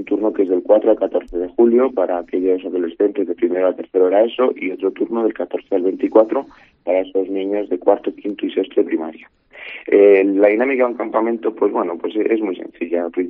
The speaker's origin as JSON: {"language": "Spanish", "town": "Segovia", "region": "Castile and León", "country": "Spain", "said": "Tenemos una ventaja que es que somos de Segovia. Y uh-huh. Segovia es una ciudad, en ese sentido, muy buena para esto."}